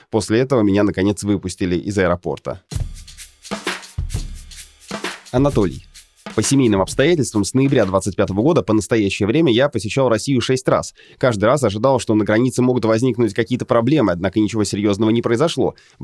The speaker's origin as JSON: {"language": "Russian", "region": "Crimea", "country": "Ukraine", "moved": "yes", "said": "Они спрашивают, почему у нас нет российского паспорта, раз мы из Крыма, но мы уехали до того, как Крым стал российским"}